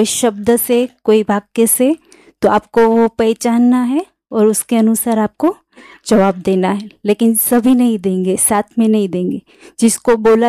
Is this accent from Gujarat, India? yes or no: yes; Surat, Gujarat, India; मैं गुजरात से सूरत से आई हूँ।